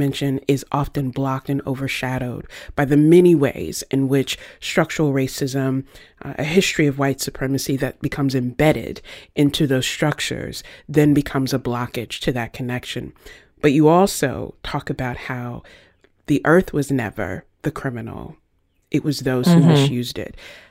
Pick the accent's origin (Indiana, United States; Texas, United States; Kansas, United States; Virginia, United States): Virginia, United States; I told Leah about my own experience growing up in Virginia. My families on both sides had farms, so I learned at an early age what to listen for in nature.